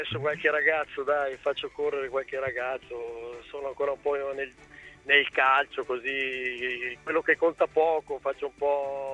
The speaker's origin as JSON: {"language": "Italian", "region": "Veneto", "country": "Italy", "tie": "born or raised there", "said": "Io sono veneto, in provincia di Rovigo, cresciuto nella Spalle, poi dopo da lì sono in Ancona nel lontano 86"}